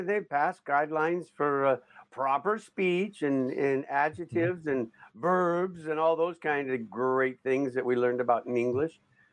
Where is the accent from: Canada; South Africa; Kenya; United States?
Canada; I'm a Canadian.